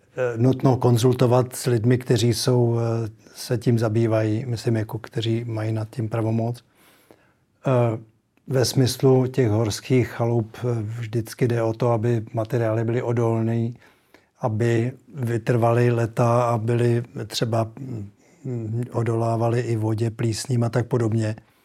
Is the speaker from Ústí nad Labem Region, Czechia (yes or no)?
yes; Teplice, Ústí nad Labem Region, Czechia; now in Liberec, Czechia; Já jsem vyrostl v Teplicích a v podstatě jsem vyrostl v Krušných horách a po vysoké škole jsem se přestěhoval do Liberce